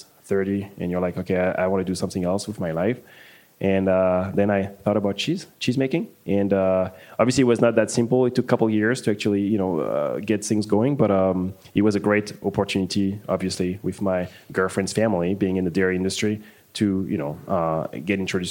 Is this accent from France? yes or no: yes; Paris, Île-de-France, France; moved away as an adult; now in Milwaukee, United States; I've been living in Milwaukee for almost 8 years. I'm from France, from Paris.